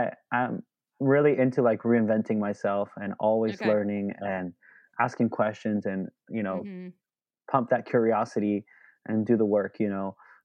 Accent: Nicaragua; now in Los Angeles, United States; Born and raised in Nicaragua, had missionary parents, and moved to LA about maybe 5-6 years ago.

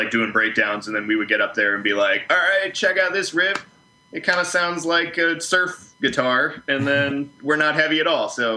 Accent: Utica, New York, United States; I'm actually from Utica, which there's mm-hmm. not really a lot going on there.

